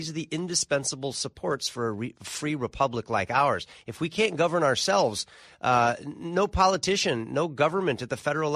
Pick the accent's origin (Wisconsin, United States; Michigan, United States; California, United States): California, United States